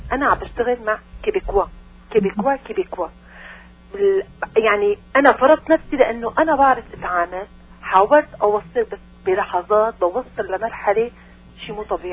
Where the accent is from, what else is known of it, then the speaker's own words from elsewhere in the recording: Syria; أنا سورية، أوكي؟